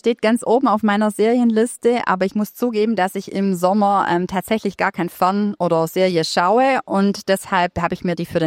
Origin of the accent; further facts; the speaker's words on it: Bad Saulgau, Baden-Württemberg, Germany; born there; Ich bin ja gebürtig aus Bad Saulgau